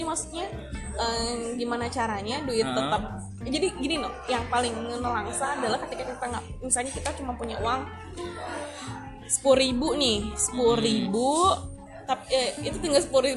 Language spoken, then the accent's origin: Indonesian; Bandung, West Java, Indonesia; aku sebenarnya tuh udah pergi ke kota orang Aceh. Asalku tuh dari Bandung sebenarnya. Aku tuh Mojang Priangan banget.